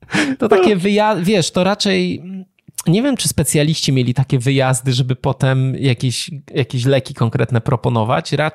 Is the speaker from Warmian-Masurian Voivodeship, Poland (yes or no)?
no; Wrocław, Lower Silesian Voivodeship, Poland; bo jesteśmy z Wrocławia, więc to blisko.